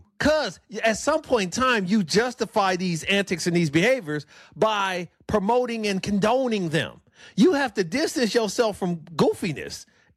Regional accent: Illinois, United States; I'm from Illinois, and I'm calling this corrupt.

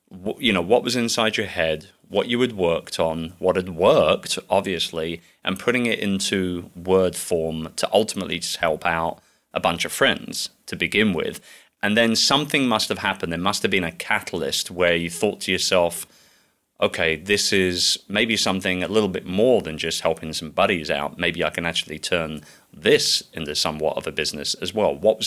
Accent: England, United Kingdom; Well, I'm English. Awesome. I've got the accent, you see.

